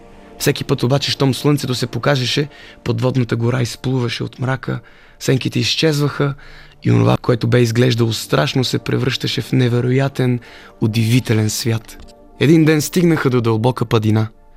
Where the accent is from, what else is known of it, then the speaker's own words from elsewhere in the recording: Malaga, Andalusia, Spain; Аз израснах в Испания всъщност, в Малага, най-на юг. И живеехме в една къща, дето се виждаше Гибралтарския проток от нашата тераса.